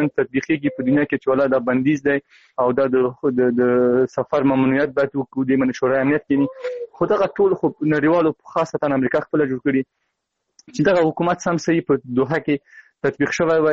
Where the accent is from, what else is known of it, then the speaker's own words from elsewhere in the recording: Afghanistan; سرنا صاحب، مونږ د افغانستان یو وګړي، یو د دې ملت یو وړکی